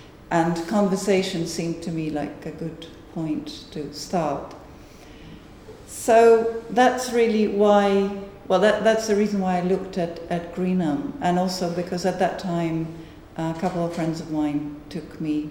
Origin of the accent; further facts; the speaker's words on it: Poland; now in United Kingdom; which is exactly the time when I came here from Poland.